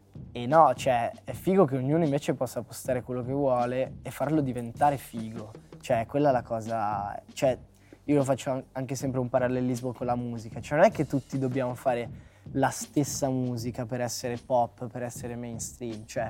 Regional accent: Veneto, Italy; Poi nel mio paese si definisce così, cioè... In Veneto, no, tipo, anche c'è, cioè, come dire, sei, no, uno sfigato

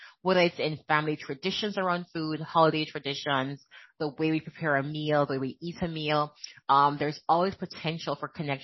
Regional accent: Jamaica; now in United States; And even though I am Jamaican, living in America, Caribbean, I want him to understand African-American food waste because he is Black American, right?

